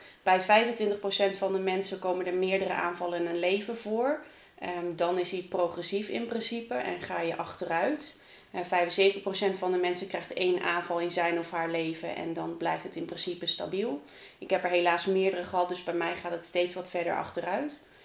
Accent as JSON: {"language": "Dutch", "town": "Zeist", "region": "Utrecht", "country": "Netherlands", "tie": "born there", "lives_now": "Ommen, Netherlands", "said": "Ik woon in Ommen. Geboren in Zeist."}